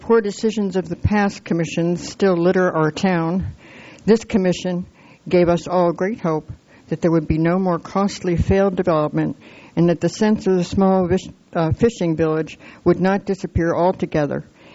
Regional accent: Morro Bay, California, United States; I'm from Morro Bay.

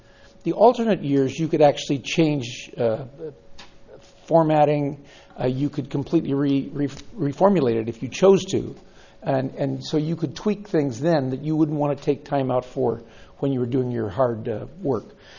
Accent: Nipomo, California, United States; I'm from Napomo, and I chair your Water Resource Advisory Committee.

